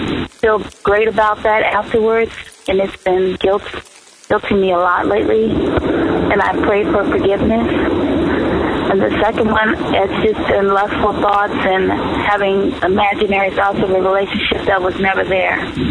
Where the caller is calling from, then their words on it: Chicago, Illinois, United States; Hi, this is my first time calling. … I'm calling from Chicago.